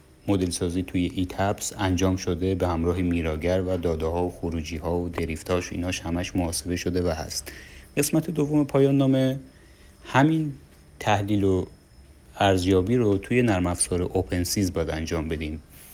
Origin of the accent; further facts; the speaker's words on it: Mazandaran, Iran; ما یه پروژه پایان نامه برای مقطع فوق لیسانس داریم تو دانشگاه صنعتیمون در بابل، اهل مازندران هستیم.